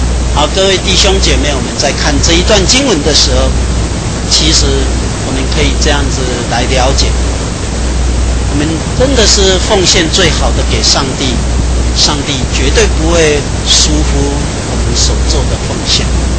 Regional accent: Taiwan; 所以我们台湾人也是这样，长子是重要，长子不可以离开父母的家。

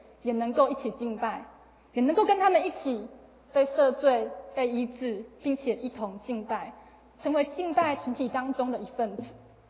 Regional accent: Taiwan; 可能因为我从台湾来，又从台湾的都市到那个地方，所以我觉得有些不自在

